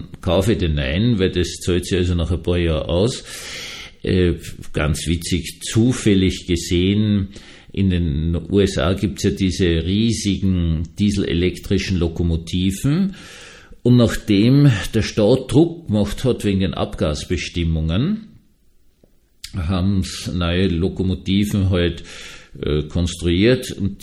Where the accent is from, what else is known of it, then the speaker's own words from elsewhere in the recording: Vienna, Austria; ich bin in Wien aufgewachsen, in einer wunderbaren, schönen, großen Bürgerwohnung, mit Spalten von ein paar Millimeter in den Fenstern drinnen.